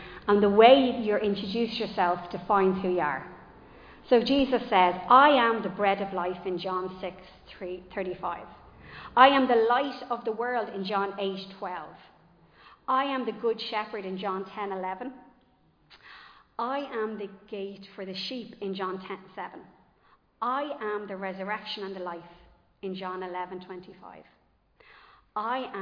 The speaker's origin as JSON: {"language": "English", "country": "Ireland", "said": "I am Irish."}